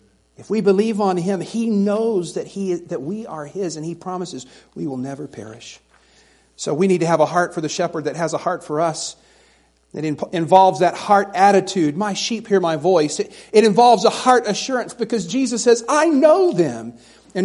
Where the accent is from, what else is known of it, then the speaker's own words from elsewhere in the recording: Tuscaloosa, Alabama, United States; but I grew up in Tuscaloosa, Alabama, if you can't tell.